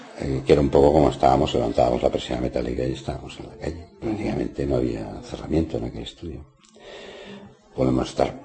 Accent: Barcelona, Catalonia, Spain; mi infancia me había recorrido en Gracia, había nacido en Gracia

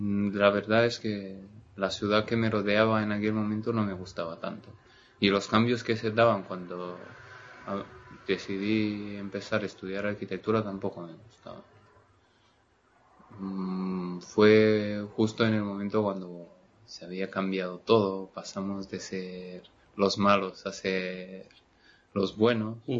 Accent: Bucharest, Romania; Spanish is a second language; moved away as an adult; Sí, soy de Bucarest. Conozco Rumanía como turista. Bien, soy bucarestino 100%.

